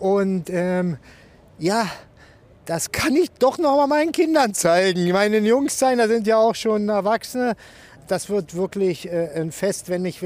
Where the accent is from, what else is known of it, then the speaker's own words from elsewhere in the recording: Germany; Ich meine, ich bin Deutscher, der ist hier, erkennt mich als Fußballer.